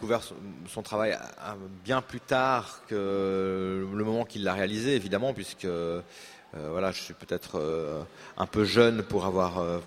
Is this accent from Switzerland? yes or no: yes; Switzerland; à mon accent, vous entendez que je suis helvète, sans doute.